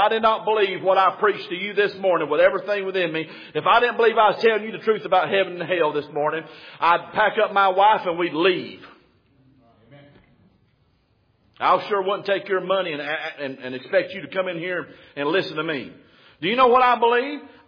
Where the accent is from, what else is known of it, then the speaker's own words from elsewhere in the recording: Alabama, United States; Yeah, see, I'm from Alabama. We don't count good.